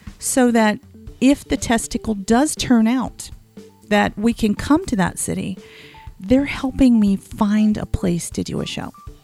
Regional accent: the South, United States; I'm not sure how you say aural because I'm from the South.

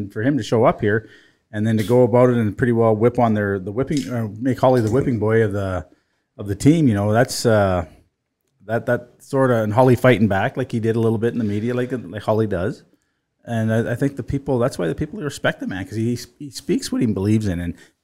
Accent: Saskatchewan, Canada; because I'm from Saskatchewan

